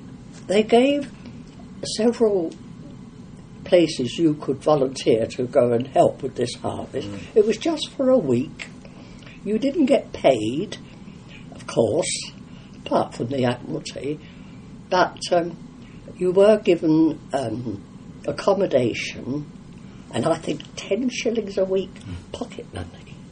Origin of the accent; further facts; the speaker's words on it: London, United Kingdom; now in Burton, United Kingdom; although I've lived here in Burton many years longer than I lived in my hometown, which was London, I still realise that I am not a genuine Burtoner.